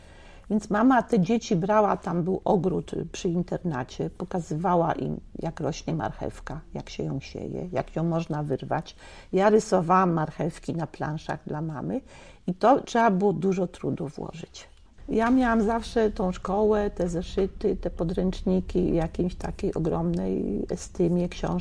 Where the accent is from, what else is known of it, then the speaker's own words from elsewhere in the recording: Bielawa, Lower Silesian Voivodeship, Poland; born there; also born or lived in Lubliniec; Ja się urodziłam na Dolnym Śląsku, w Bielawie koło Dzierżoniowa. Liceum robiłam w Lublińcu koło Częstochowy, bo tam zamieszkaliśmy.